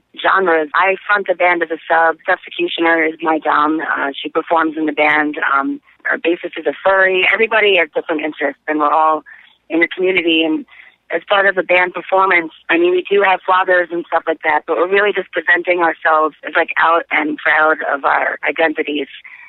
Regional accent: Long Island, New York, United States; I was originally from Long Island, which I don't admit very often, but it was nice to return there under better circumstances

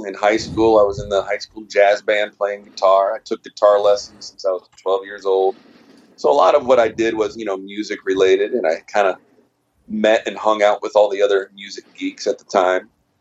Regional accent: Fairfax, Virginia, United States; I went to school in Pittsburgh, but I grew up living right outside of Washington, D.C. in Fairfax, Virginia.

